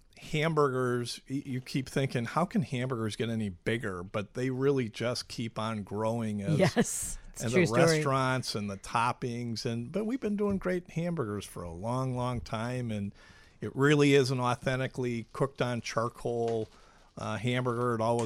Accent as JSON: {"language": "English", "town": "Minneapolis", "region": "Minnesota", "country": "United States", "lives_now": "Chicago, United States", "said": "I'm from Minneapolis originally, but came to Chicago many years ago with Hyatt Hotels and then moved away, lived overseas for a while."}